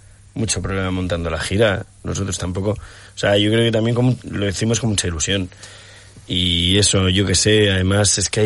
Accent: Gijón, Asturias, Spain; now in Madrid, Spain; nosotros somos de Gijón, de Asturias.

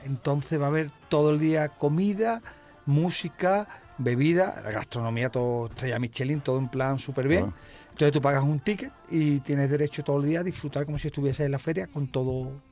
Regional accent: Jerez, Andalusia, Spain; En Jerez es muy típico en Navidades, porque eso es una cosa autóctona de mi tierra, la zambomba flamenca.

